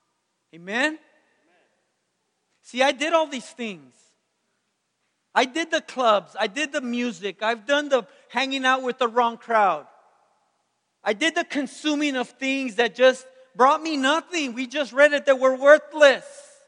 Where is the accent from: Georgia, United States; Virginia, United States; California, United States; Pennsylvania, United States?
California, United States; Brawley; Oh, I was a Pinocchio from Brawley, man.